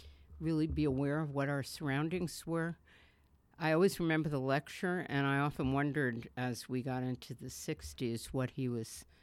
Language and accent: English; New York, United States; Growing up in the Bronx.